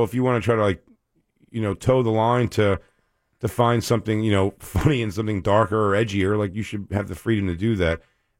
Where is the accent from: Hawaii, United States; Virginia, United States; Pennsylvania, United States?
Pennsylvania, United States; Philadelphia; I'm from Philly originally, so I did a joke about having to like Michael Vick despite all of his horrible misgivings.